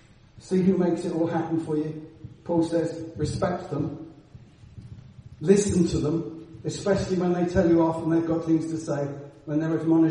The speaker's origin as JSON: {"language": "English", "town": "Sevenoaks", "region": "South East England", "country": "United Kingdom", "tie": "born or raised there", "said": "when I grew up in Seven Oaks"}